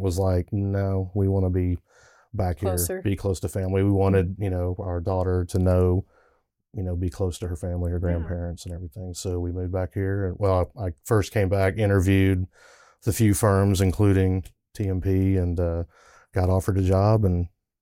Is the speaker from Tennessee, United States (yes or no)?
yes; Nashville, Tennessee, United States; So I'm actually from Nashville.